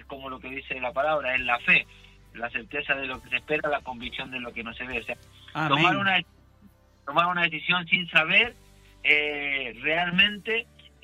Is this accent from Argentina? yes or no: no; Chile; soy nacido y criado en la República de Chile, ¿cierto? Soy chileno de nacimiento.